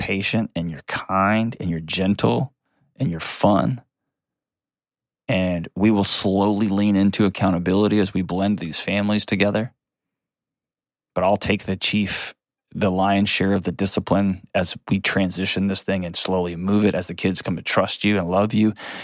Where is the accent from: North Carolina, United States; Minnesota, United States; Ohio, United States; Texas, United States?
Texas, United States; I'm all about ranches. I'm from Texas. I love me a good ranch.